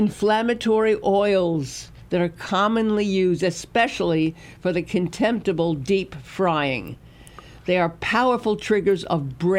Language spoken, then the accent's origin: English; Brooklyn, New York, United States; not just because I was born in Brooklyn, raised in New York, and have Jewish background and all of that.